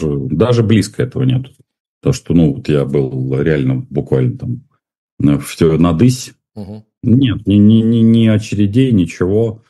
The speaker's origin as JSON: {"language": "Russian", "region": "Moscow", "country": "Russia", "said": "Москва, поскольку я москвич все-таки в 4-м поколении"}